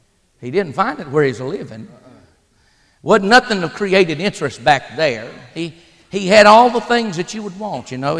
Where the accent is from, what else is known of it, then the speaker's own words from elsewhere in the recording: Dillon, South Carolina, United States; Now, I might be from South Carolina, but you ain't deducting 50 points from my IQ just because I was born in Dillon.